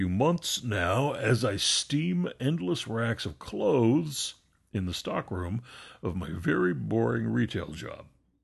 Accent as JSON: {"language": "English", "country": "United States", "said": "Whatever, dude. I'm American."}